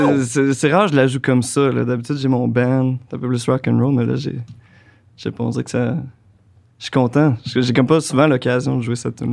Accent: Marieville, Quebec, Canada; also born or lived in Victoriaville; J'aime mieux dire que je viens de Marieville, parce que c'est là que j'ai grandi.

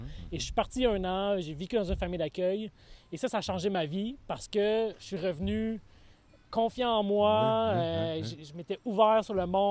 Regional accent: Laval, Quebec, Canada; j'ai grandi après ça à Vimont-Auteuil, toute mon adolescence. Et là, depuis plusieurs années, je vis dans Pont-Viau.

